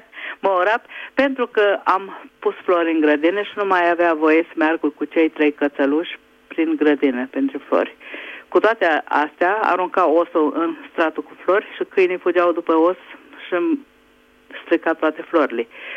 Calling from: Budapest, Hungary; sunt din Budapesta

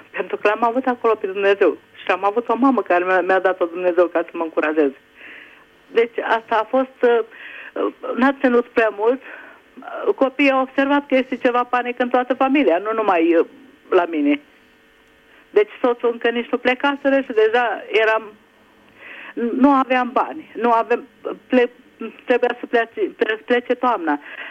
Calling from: Budapest, Hungary; din Budapesta.

